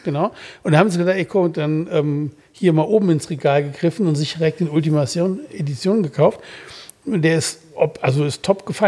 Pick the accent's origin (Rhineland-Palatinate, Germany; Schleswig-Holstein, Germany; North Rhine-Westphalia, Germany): North Rhine-Westphalia, Germany; Ich bin ja im Siegerland groß geworden.